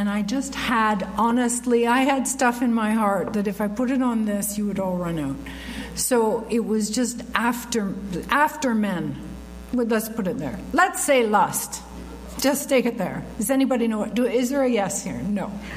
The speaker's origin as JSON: {"language": "English", "town": "London", "region": "Ontario", "country": "Canada", "said": "And I'm from London, Ontario. Everything in London, Ontario tries to be British."}